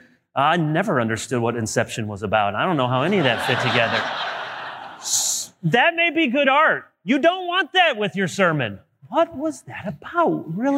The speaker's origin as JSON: {"language": "English", "town": "Chicago", "region": "Illinois", "country": "United States", "tie": "born there", "said": "I'm a White Sox fan. I was born in Chicago"}